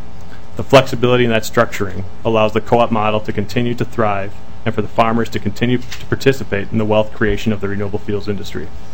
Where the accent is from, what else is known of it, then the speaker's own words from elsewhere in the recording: St. Paul, Minnesota, United States; I myself was born and raised in St. Paul, attended Crete and Durham Hall for high school